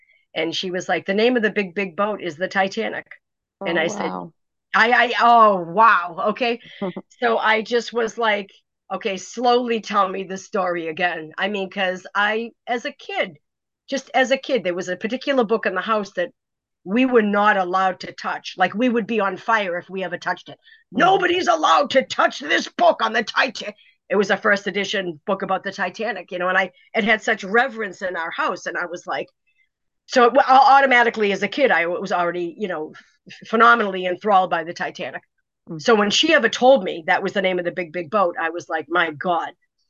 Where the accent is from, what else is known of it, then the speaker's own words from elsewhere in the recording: Walpole, Massachusetts, United States; growing up in Walpole, Mass, which is 18 miles south of Boston.